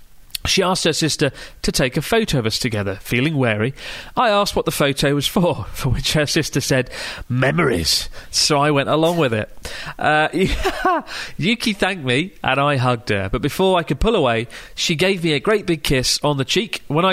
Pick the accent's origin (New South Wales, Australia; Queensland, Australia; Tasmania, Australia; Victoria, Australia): Victoria, Australia; Melbourne; I'm from Melbourne